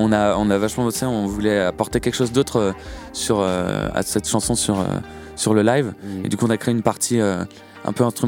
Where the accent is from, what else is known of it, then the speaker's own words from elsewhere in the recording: Rennes, Brittany, France; c'était quand même un super moment parce qu'on est rennais